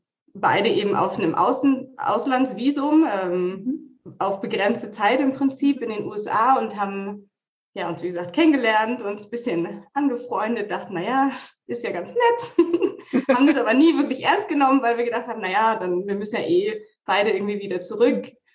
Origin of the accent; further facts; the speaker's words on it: Hamburg, Germany; now in France; ich bin eine gebürtige Hamburgerin und wohne jetzt mit meinem Mann und meinen zwei Kindern in Südfrankreich.